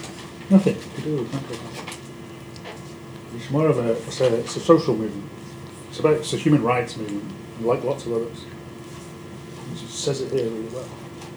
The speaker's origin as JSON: {"language": "English", "country": "United Kingdom", "lives_now": "Canada", "said": "because I'm British, living in Canada, I'm a landed immigrant, because I'm British and living here"}